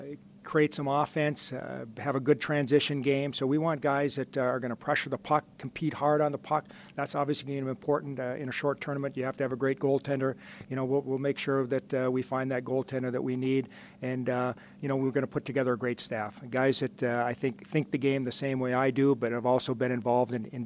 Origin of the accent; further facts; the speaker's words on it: Grand Rapids, Minnesota, United States; I was fortunate growing up in Grand Rapids that we had tremendous coaches